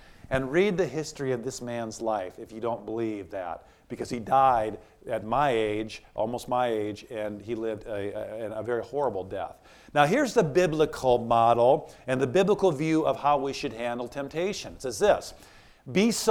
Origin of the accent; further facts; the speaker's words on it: Minnesota, United States; because I'm from Minnesota originally